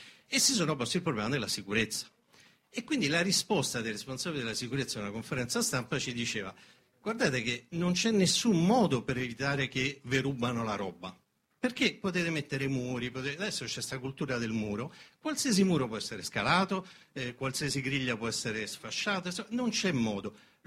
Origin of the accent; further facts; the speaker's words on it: Rome, Lazio, Italy; now in Milan, Italy; io non sono vivo a Bollate, ma insomma sono emigrante, sono di Roma, eccetera.